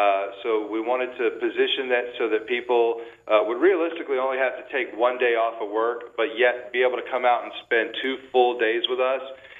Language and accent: English; Tampa, Florida, United States; So, you know, I grew up here in Tampa, Florida, and I'm going to give you, obviously, the Reader's Digest version.